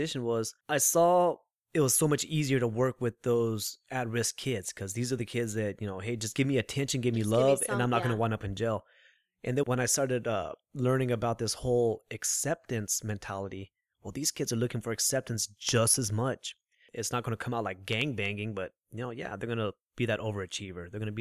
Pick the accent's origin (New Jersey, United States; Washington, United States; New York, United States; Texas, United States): Texas, United States; Austin; I grew up in North Austin, nice home